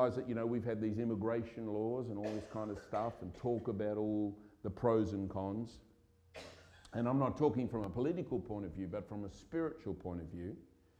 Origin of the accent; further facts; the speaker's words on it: Australia; now in United Kingdom; I remember as an Australian thinking, what the heck is that? Where's SW7?